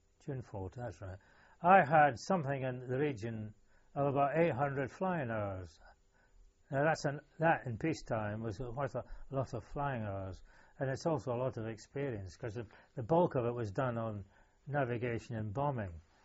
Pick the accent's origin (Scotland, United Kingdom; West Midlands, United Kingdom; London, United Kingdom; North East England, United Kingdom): Scotland, United Kingdom; being a Scot